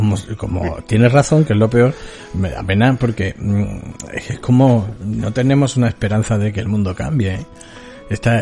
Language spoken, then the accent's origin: Spanish; Andalusia, Spain; lo que somos los andaluces